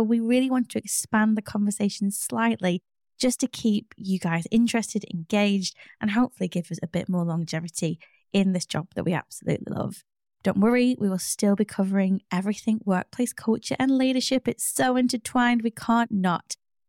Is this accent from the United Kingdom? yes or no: yes; Wales, United Kingdom; Fun fact, I grew up in Wales. Bet you didn't know that, did you?